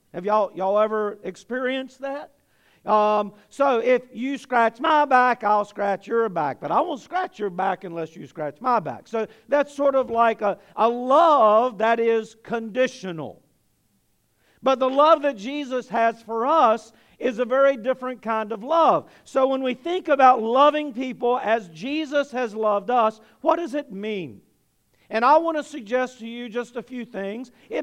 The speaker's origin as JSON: {"language": "English", "country": "United States", "said": "Before I'm even an American, and some of you won't like that idea, but before I'm an American, I am a Christian."}